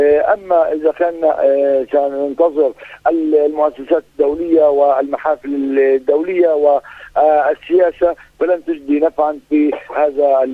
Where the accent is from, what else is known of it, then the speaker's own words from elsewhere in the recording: Palestine; نحن كشعب فلسطيني وكأسرى محررين